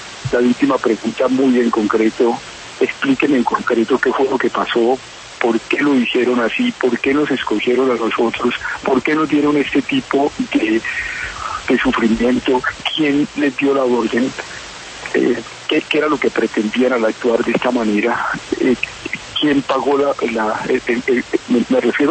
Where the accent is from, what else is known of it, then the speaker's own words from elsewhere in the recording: Colombia; Lo que nosotros podemos hacer es contribuir a que los colombianos avancemos